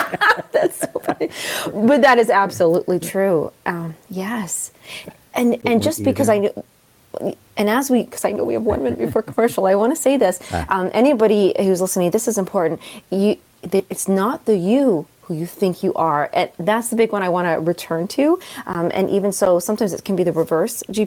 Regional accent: Canada; And up in here in Canada, you know, GM was like, my hometown was kind of that GM thing, and then it disappeared, and so many people felt lost.

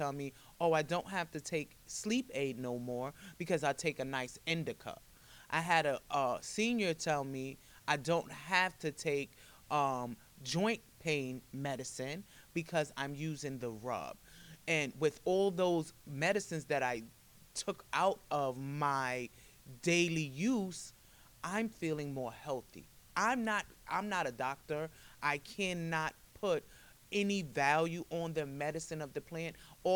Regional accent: New York, United States; And like, I was born and raised in Tompkins as well.

